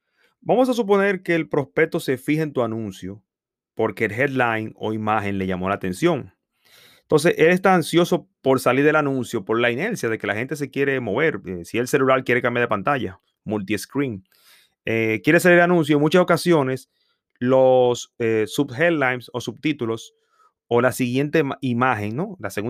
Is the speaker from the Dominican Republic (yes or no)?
yes; Dominican Republic; now in United States; Ando aquí en franela, como le dicen en mi país, República Dominicana.